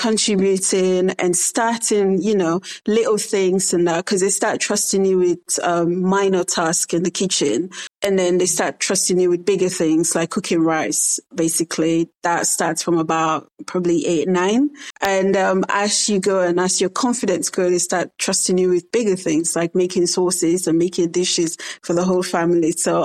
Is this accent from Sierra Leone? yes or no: yes; Sierra Leone; now in England; I came from Sierra Leone and straight into Kent, Westmoreland. I wasn't in an area where there's African shops